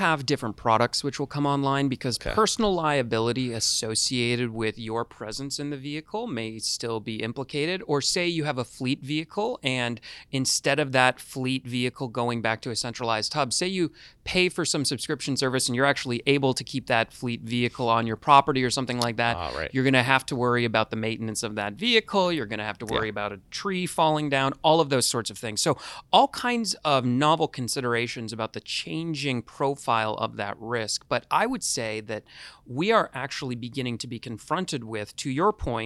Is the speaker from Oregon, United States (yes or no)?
no; California, United States; So, okay, I'm from California originally.